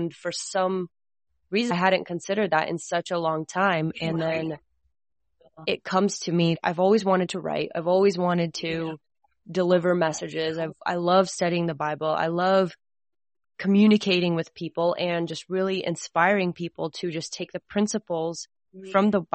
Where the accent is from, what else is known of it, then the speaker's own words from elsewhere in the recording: Alaska, United States; also born or lived in Russia / Washington State; I was born in Russia and I moved to the United States when I was really little and to Washington State, and then I moved to Alaska. I lived there for most of my life, grew up in Alaska.